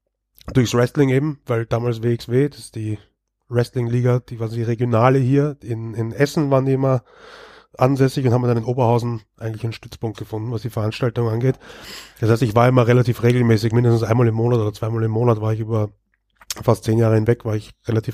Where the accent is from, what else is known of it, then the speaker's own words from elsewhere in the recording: Vienna, Austria; now in Germany; ich komme aus Wien.